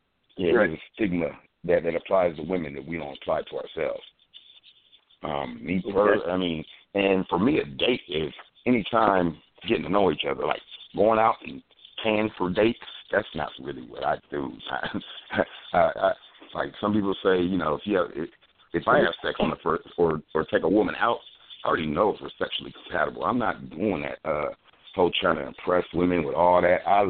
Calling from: Columbus, Ohio, United States; I'm calling from Columbus, Ohio.

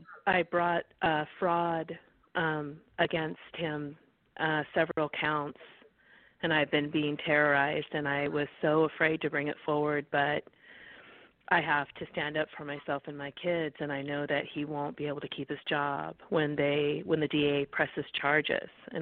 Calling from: California, United States; and I'm calling from California this evening.

